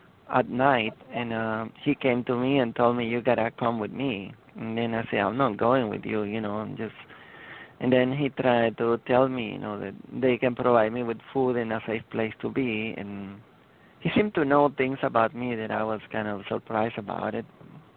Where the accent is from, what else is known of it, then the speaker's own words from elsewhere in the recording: Honduras; This happened when I was growing up in Honduras, Central America.